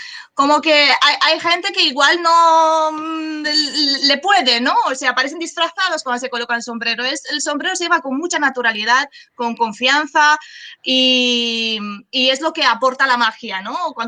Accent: Romania; Spanish is a second language; now in Sitges, Spain; Yo soy de fuera, yo soy de Rumanía. Y llegué por una bonita casualidad a conocer a mi marido, que es de Barcelona, y nos hemos venido a vivir aquí hace ya 12 años.

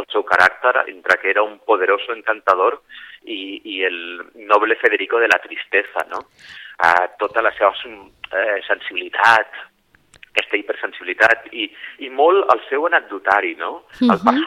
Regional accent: L'Ametlla del Vallès, Catalonia, Spain; el grup de teatre amateur de l'Ametlla del Vallès, que és d'on soc.

